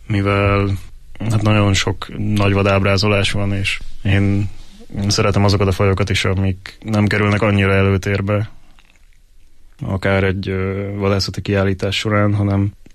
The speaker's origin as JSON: {"language": "Hungarian", "region": "Little Hungarian Plain", "country": "Hungary", "said": "ugyanúgy szeretem a Kisalföldet is, ahonnan származom"}